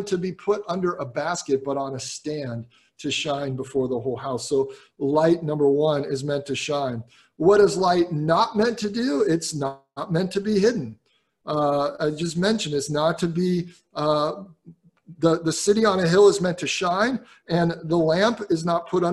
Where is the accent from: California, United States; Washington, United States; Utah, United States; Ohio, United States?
Ohio, United States; Cincinnati; You know, when I was a kid growing up in Cincinnati, Ohio, we took a few times where we drove down to a spot in the state of Kentucky called Mammoth Cave.